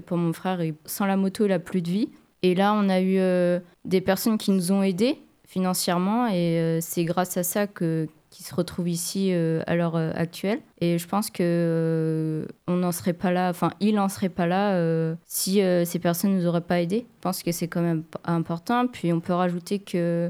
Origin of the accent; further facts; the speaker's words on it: Nouvelle-Aquitaine, France; On représente aussi notre village. Enfin, on est des Périgourdins, donc on représente fièrement d'où on vient.